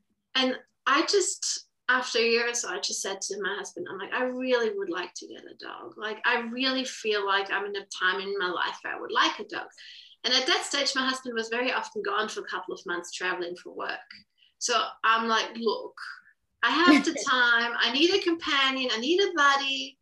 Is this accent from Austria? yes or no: yes; Austria; English is a second language; now in Australia; I moved from Austria, Europe to Australia about 10, 11 years ago. And my husband and I were working really hard and, you know, trying to find food. He's Australian, but I found I was quite lonely here in Australia.